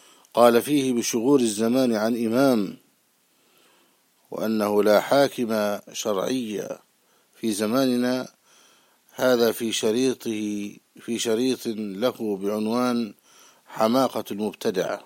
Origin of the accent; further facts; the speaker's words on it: Egypt; اشتهر في بلادنا مصر بأنه محدث